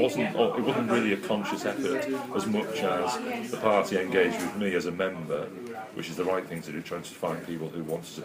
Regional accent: Wythenshawe, North West England, United Kingdom; I was born in Wythenshawe. We lived in three different houses on the council estate. I went to the local primary and secondary modern school. I left school at 16

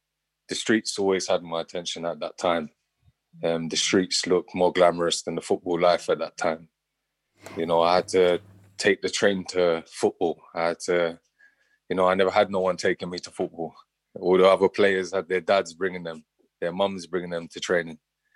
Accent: London, United Kingdom; Well, I grew up in Brixton, South London, Whitesword.

